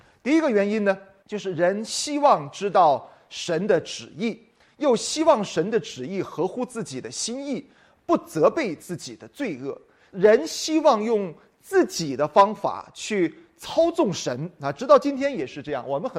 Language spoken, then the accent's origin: Chinese; China; 我们中国人呢，对于先知有一个误解